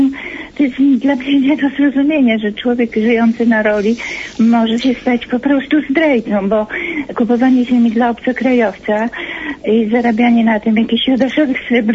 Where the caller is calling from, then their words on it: Lesser Poland, Poland; Kłaniam się z Małopolski. Jestem, co prawda, mieszczuchem, ale pochodzę z ziemiańskiej rodziny.